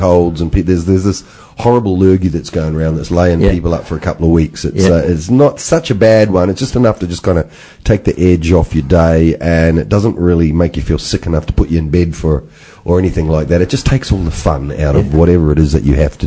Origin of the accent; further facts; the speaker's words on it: New Zealand; Well, us Kiwis too. I'm a Kiwi, and we're Anzacs, mate, you know, Australia, New Zealand.